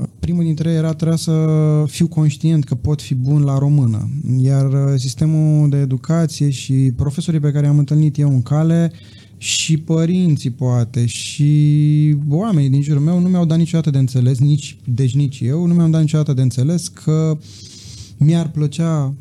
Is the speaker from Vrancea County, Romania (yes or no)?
yes; Focșani, Vrancea County, Romania; now in Bucharest, Romania; din constrângerile unui oraș foarte mic și plat, care este orașul Focșani